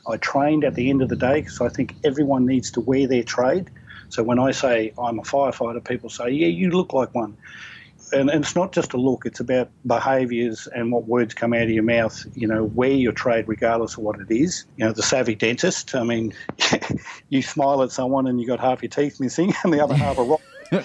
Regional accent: Alice Springs, Northern Territory, Australia; I started with where I came from in the Northern Territory. I was raised in Alice Springs.

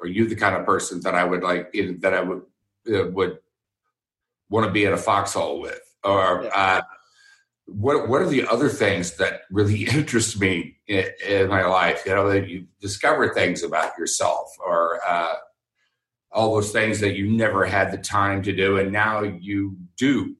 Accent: Texas, United States; because I grew up in Texas and it was just, that's what you did.

